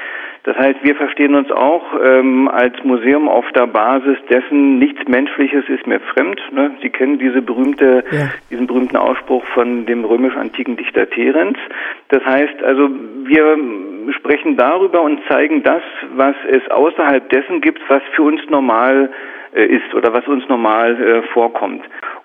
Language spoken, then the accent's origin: German; Berlin, Germany; Also als Berliner würde ich mal ein bisschen flapsig sagen